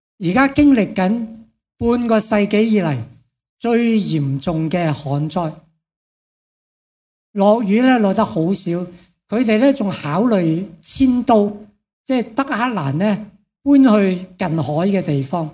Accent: Hong Kong; born there; 不过我生在这个香港这个地方呢，我们很蒙恩，很多的灾难呢似乎离我们很遥远咁样。

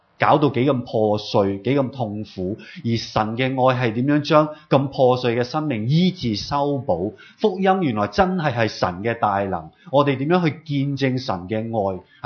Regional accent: China; 即係我哋中国人叫初一十五啦

